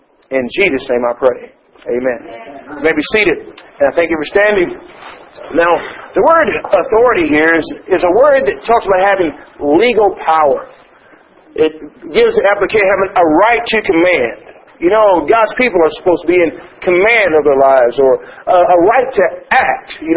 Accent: Canada; And as a Canadian citizen, we depend upon the Charter of Rights.

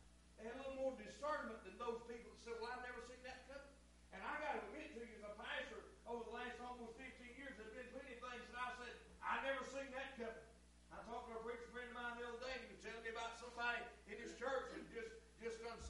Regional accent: Orange Grove, United States; I was raised up in Orange Grove. That's the way we do it at Orange Grove.

